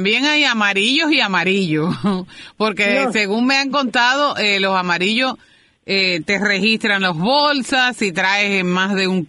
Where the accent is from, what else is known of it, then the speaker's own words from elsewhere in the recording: Cuba; así somos los cubanos.